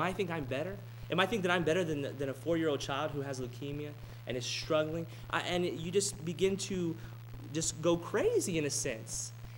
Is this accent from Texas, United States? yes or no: yes; Robstown, Texas, United States; I wanted to go back to my hometown. And my wife lovingly said, well, you can go to Robstown, but I won't be coming with you.